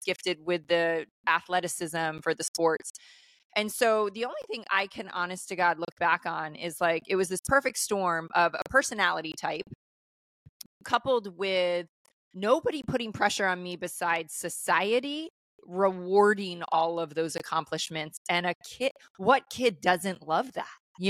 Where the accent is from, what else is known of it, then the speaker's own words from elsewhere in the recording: Salisbury, Maryland, United States; And so I grew up in Salisbury, small town, Irish Catholic family, youngest of six kids.